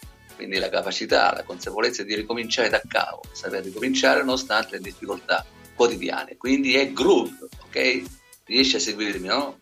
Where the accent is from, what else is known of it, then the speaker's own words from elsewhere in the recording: Sicily, Italy; Io sono siciliano, sono socievole.